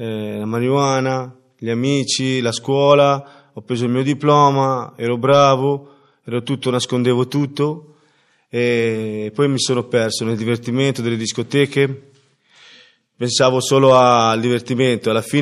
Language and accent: Italian; Cesena, Emilia-Romagna, Italy; vengo da Cesena, ho 42 anni